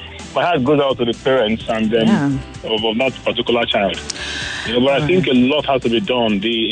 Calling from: Lagos, Nigeria; I'm calling from Lagos.

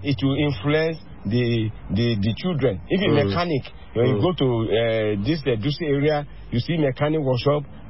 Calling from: Abuja, Federal Capital Territory, Nigeria; I'm calling from Abuja. I'm talking from Abuja.

